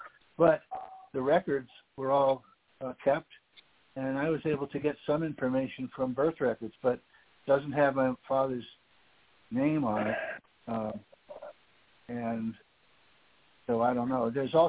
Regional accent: Manhattan, New York, United States; born there; I was born in Manhattan at 9:03 in the morning

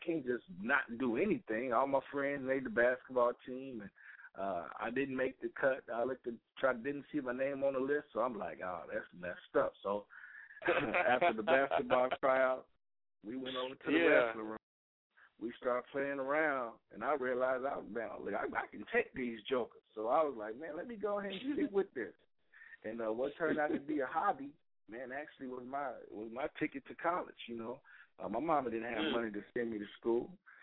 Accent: Muskogee, Oklahoma, United States; But, you know, Texas is right under us, so we still home. And, man, you know, growing up in Muskogee, it was a challenge.

